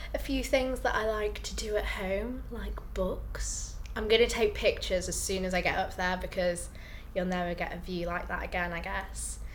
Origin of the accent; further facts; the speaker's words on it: Leeds, Yorkshire and the Humber, United Kingdom; I was born on the 30th of March 1989 and I come from Leeds.